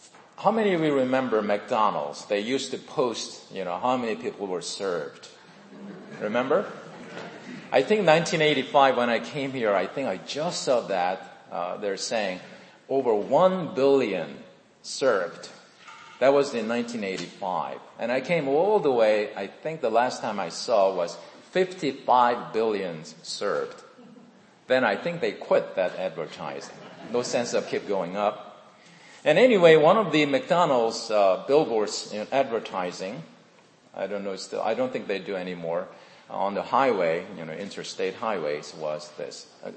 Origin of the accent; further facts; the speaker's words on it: South Korea; now in United States; I am 56 years old, born and raised in South Korea, 3 years after the Korean War ended.